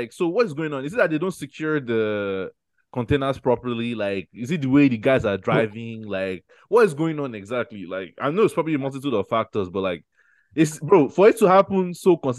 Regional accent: Lagos, Nigeria; We just love Lagos. We are from Lagos, you know.

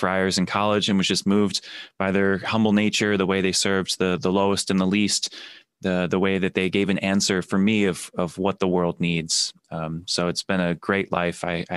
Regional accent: Pennsylvania, United States; also born or lived in North Carolina; I'm from Pennsylvania and North Carolina.

